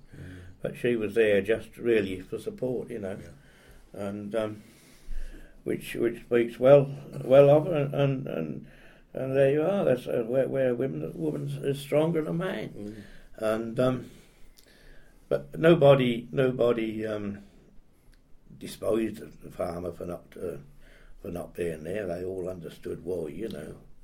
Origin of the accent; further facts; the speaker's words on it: Cambridge, East of England, United Kingdom; Yeah, yeah. I was from Cambridge, you know, and I don't talk about it too much.